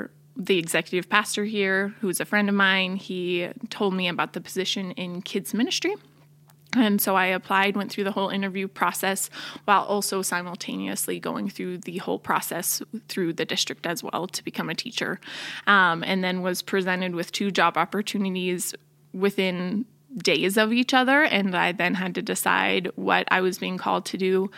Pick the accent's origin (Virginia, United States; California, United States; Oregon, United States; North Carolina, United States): Oregon, United States; Portland; So I grew up in Portland, Oregon, and then I went to school at Bozeman